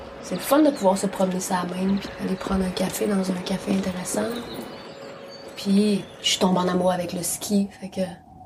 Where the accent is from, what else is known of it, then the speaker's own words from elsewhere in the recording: Quebec, Canada; born there; Je suis née en Abitibi-Témiscamingue, au Québec.